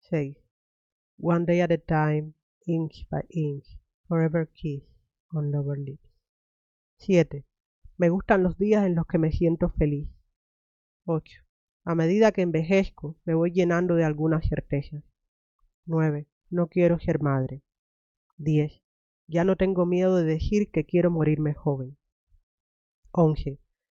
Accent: Cuba; yo soy cubana, las dos nacimos hacia el final del siglo XX

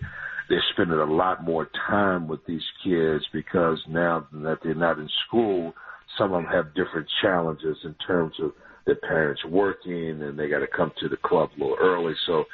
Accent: Glenarden, Maryland, United States; You know, I grew up playing in the Boys and Girls Club in Glenard, Maryland.

